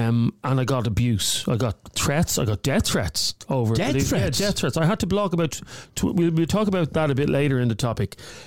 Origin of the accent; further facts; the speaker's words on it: Ireland; She is as Irish as I am.